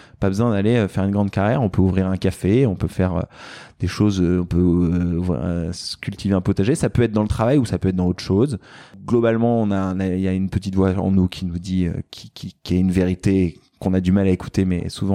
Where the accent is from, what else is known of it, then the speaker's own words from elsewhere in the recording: France; on a un privilège de ouf, on est français